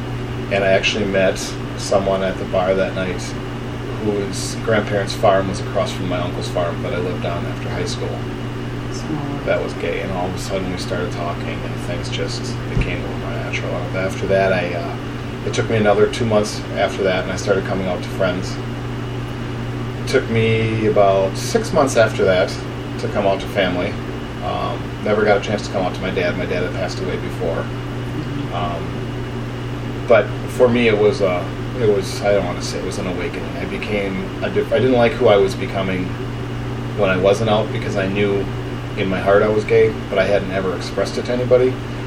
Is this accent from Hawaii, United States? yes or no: no; Hartford, Wisconsin, United States; Sure. I grew up in Hartford, Wisconsin. My dad was a teacher. There were 3 kids in the family.